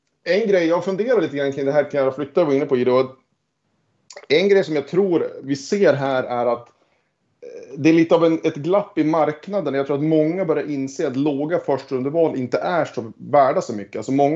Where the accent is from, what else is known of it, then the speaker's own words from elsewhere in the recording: Örnsköldsvik, Västernorrland County, Sweden; Ja, det är jag uppväxt.